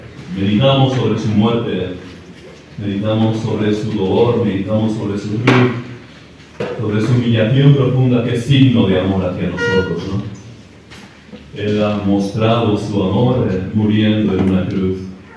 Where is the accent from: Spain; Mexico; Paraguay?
Spain; Basque Country; Porque yo soy vasco, los vascos somos sobrios